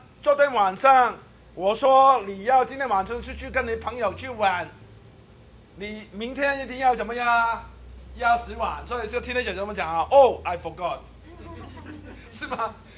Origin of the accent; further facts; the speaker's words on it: Guangdong, China; 我们广东人很喜欢说想当年啊，普通话有这句吗？